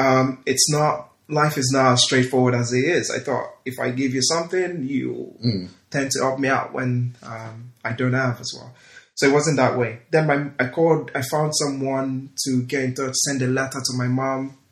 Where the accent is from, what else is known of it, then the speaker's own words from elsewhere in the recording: Lagos, Nigeria; I was born in Lagos. I mostly grew up in Lagos, and I schooled there till it was time for university.